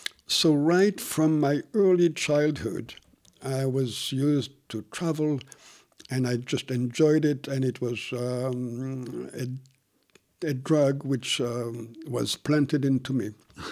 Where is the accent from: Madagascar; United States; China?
Madagascar; I feel I was lucky to be born on the island of Madagascar. Why? Because it's a different country from my citizenship. Both of my parents were Swiss. So I grew up in a different land in basically Africa, even though Madagascar is an island.